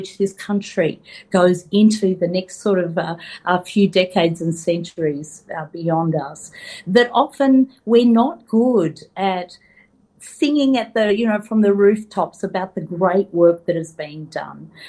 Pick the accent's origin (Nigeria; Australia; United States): Australia; Geelong, Victoria; I grew up in Geelong